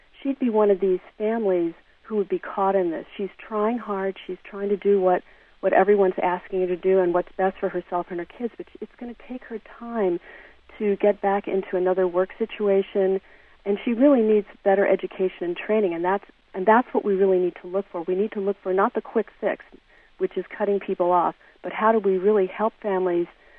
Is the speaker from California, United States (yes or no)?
yes; California, United States; That's not something that I would be proud of as a Californian.